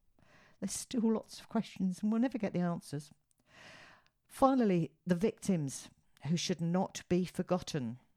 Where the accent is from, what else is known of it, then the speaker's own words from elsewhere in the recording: United Kingdom; which I, as a Brit, found strange.